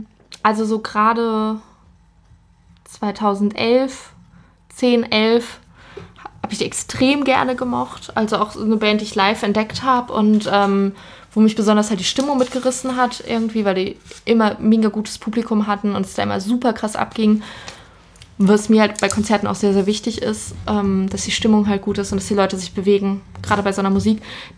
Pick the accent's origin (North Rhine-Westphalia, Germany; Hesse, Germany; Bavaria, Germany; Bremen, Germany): North Rhine-Westphalia, Germany; ich komme aus dem Ruhrgebiet